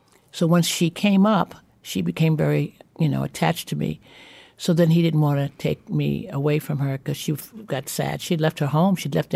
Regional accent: Bed-Stuy, New York, United States; I grew up in Bed-Stuy, but not Bed-Stuy.

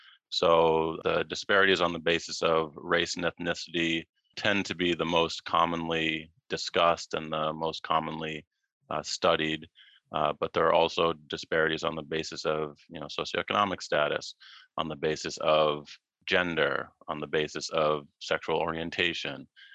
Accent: Massachusetts, United States; And I grew up in Massachusetts.

